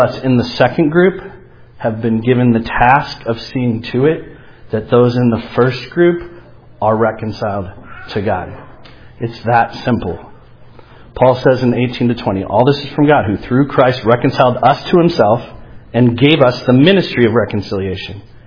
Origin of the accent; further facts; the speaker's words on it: St. Louis, Missouri, United States; I grew up in St. Louis, and I'm a hot mess.